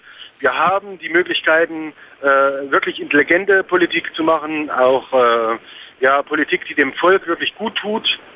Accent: East Germany, Germany; Also ich bin in der DDR groß geworden

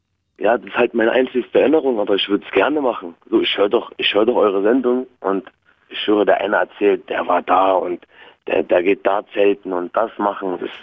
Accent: Berlin, Germany; Ich bin in Berlin groß geworden und halt nicht so gute Verhältnisse, weißt du?

